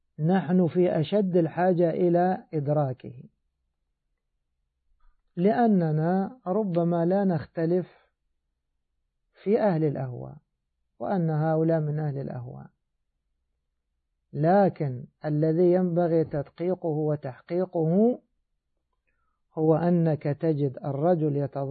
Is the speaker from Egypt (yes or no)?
yes; Egypt; وتابعه كثير من طلاب العلم الجاهلين عندنا في بلادنا مصر